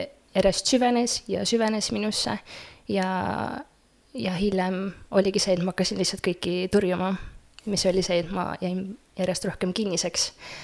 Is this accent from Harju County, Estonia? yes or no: yes; Paldiski, Harju County, Estonia; ma olen Paldiskist, ma olen 23-aastane